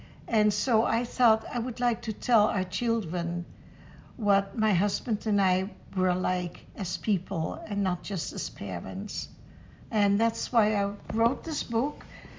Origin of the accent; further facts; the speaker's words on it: Scheveningen, South Holland, Netherlands; moved away as an adult; now in Canada; I was born … in Scheveningen, the Netherlands. Our home was very close to the beach, to the ocean. And in fact, our homes were built in the sand dunes. After I was married, at the age of 22, my new husband and I moved to Canada.